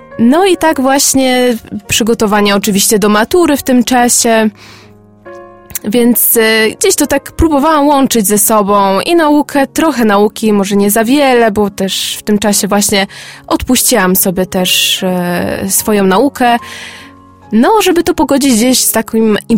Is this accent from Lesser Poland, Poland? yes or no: no; Gdańsk, Pomeranian Voivodeship, Poland; No, a że pochodzę z Gdańska, to też bardzo blisko Sopotu